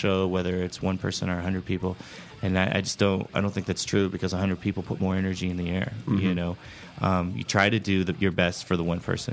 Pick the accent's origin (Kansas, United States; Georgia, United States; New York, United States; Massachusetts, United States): Kansas, United States; Lawrence; "Where are you from?" "Well, I'm from Lawrence, Kansas."